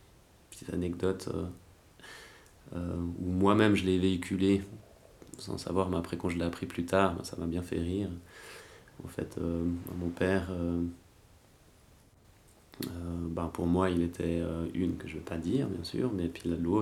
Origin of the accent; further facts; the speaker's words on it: Switzerland; Puis je fais, je suis suisse.